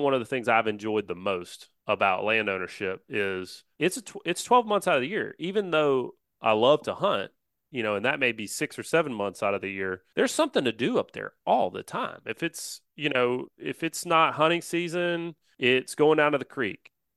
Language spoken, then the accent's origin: English; Southeast, United States; You know, growing up in the Southeast, we're used to leasing land. Like that's not a new thing down here.